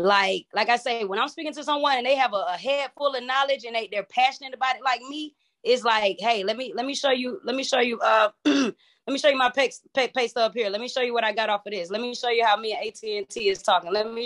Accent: Atlanta, Georgia, United States; and I'm from Atlanta, Georgia, born out of Georgia Baptist, which is now Wellstar or whatever, I'm real.

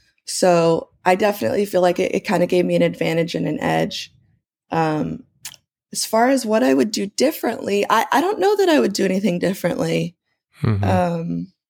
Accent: Laguna Beach, California, United States; When I grew up in Laguna, like there's definitely people that surf there.

